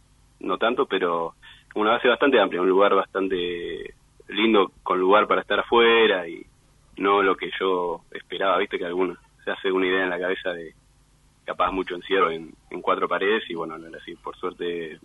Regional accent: Mar del Plata, Buenos Aires Province, Argentina; also born or lived in Bariloche; Yo soy de Mar del Plata, hace un tiempo vivía en Bariloche.

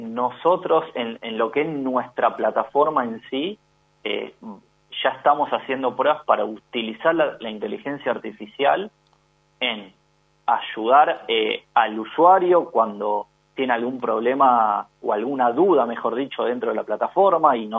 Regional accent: Argentina; algo que nos pasa mucho más por cómo somos los argentinos

